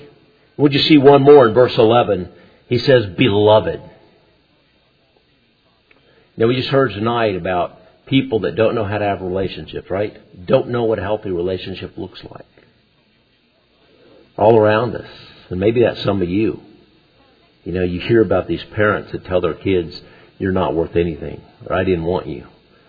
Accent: Texas, United States; Because I'm not really completely, I'm from Texas, but not really.

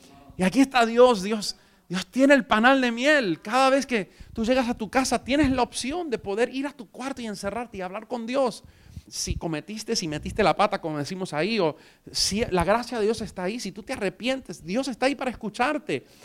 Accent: Argentina; Sí, me acordé de mi tierra argentina.

